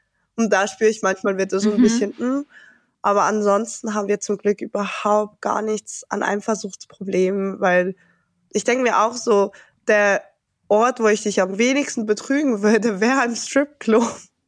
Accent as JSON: {"language": "German", "country": "Italy", "said": "ich bin halt Italiener und das ist voll okay."}